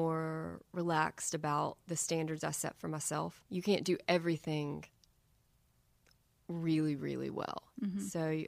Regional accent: Charlotte, North Carolina, United States; Gosh, growing up in Charlotte was great. It was a different city than it is today in a lot of ways.

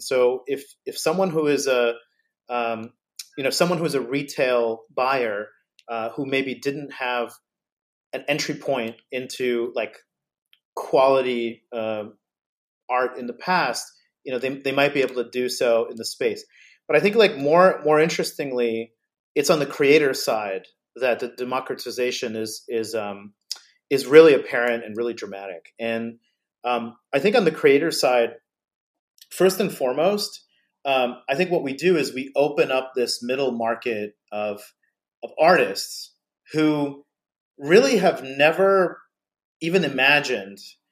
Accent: New Jersey, United States; she comes from New Jersey. I grew up in New Jersey as well.

